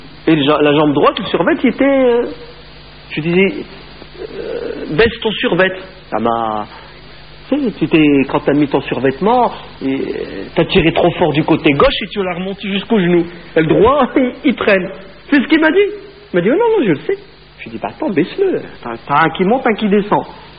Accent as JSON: {"language": "French", "country": "France", "said": "c'est une mode aux États-Unis qui va bientôt arriver chez nous en France"}